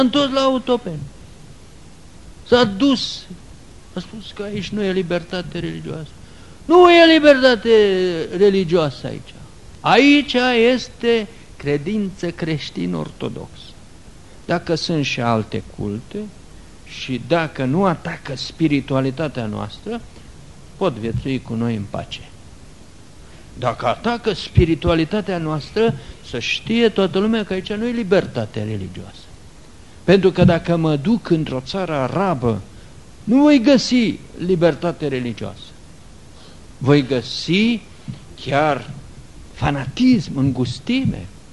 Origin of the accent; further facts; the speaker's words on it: Romania; Eu sunt român. Eu sunt de pe un teritoriu foarte râvnit, de, nu de 2 milenii, de milenii întregi.